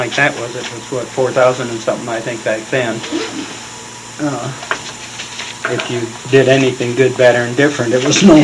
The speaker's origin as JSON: {"language": "English", "town": "Plattsmouth", "region": "Nebraska", "country": "United States", "tie": "born or raised there", "said": "But he knew that someone from Plattsmouth, Nebraska was there."}